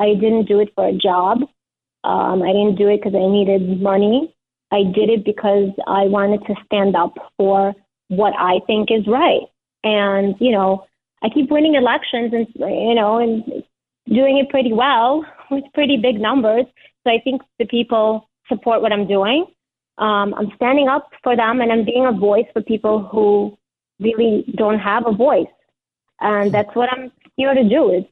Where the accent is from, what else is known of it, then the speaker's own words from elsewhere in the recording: Ukraine; I'm an immigrant from Ukraine. I know we're going to talk about Ukraine, but I am an immigrant from Ukraine. I was born to a Jewish family.